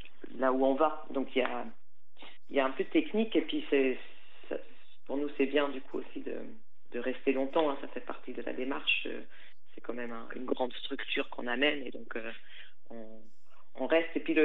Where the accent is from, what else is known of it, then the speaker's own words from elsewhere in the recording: German-speaking Switzerland, Switzerland; Moi, j'ai grandi en Suisse alémanique.